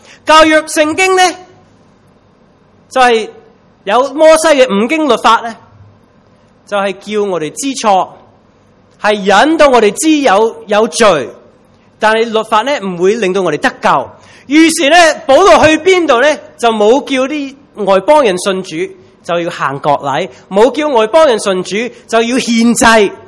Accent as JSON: {"language": "Cantonese", "country": "China", "said": "咁我哋中国人咧，好中意食血系咪啊？"}